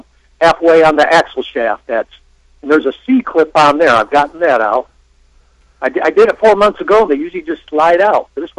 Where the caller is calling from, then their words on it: Detroit, Michigan, United States; Hey, I'm calling from Detroit, Michigan.